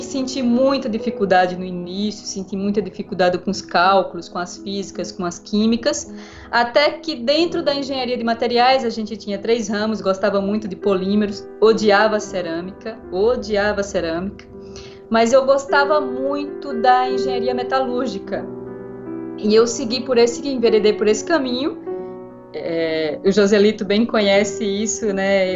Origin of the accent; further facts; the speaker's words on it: Campina Grande, Paraíba, Brazil; also born or lived in Pernambuco; now in São Paulo, Brazil; eu tenho 43 anos, eu sou nordestina, natural de Campina Grande, na realidade natural do interior de Pernambuco, mas cheguei muito cedo a Campina Grande. Filhos de mãe costureira, de pai comerciário